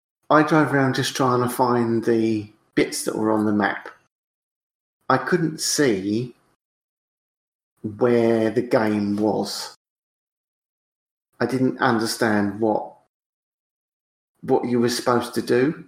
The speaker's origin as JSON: {"language": "English", "region": "East of England", "country": "United Kingdom", "said": "I chose the Mark 1 Escort because why wouldn't you? I'm from Essex."}